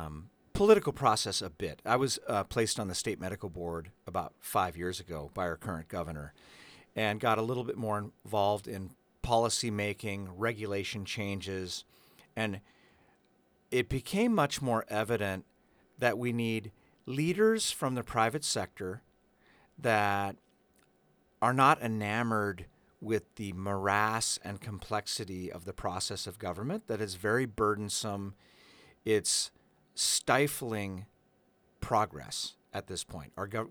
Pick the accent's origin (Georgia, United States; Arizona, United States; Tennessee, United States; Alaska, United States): Alaska, United States; Soldotna; also born or lived in Anchorage; I was born and raised on the Kenai Peninsula, actually born in Anchorage, but raised on the Kenai Peninsula. And my future wife and I met in junior high there in Soldotna.